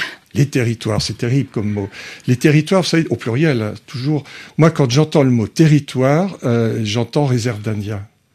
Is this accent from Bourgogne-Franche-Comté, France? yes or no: yes; Montbéliard, Bourgogne-Franche-Comté, France; accent: Montbéliard; j'ai plus mon accent de Montbéliard. Mais je retourne trois jours à Montbéliard, je le retrouve.